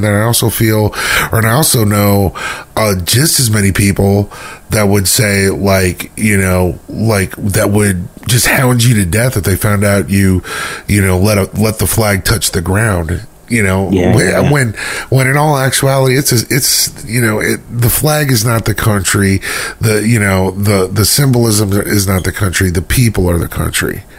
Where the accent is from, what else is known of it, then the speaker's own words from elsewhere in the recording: United States; And I'm actually, as an American, okay with that.